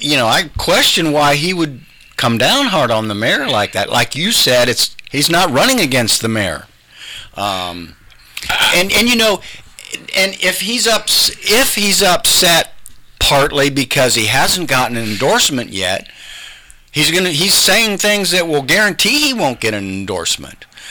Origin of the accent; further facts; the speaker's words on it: Ohio, United States; I'm from Morrow County, and I've lived there for the last 12 years, and there were many times in Mount Gilead where candidates were running unopposed.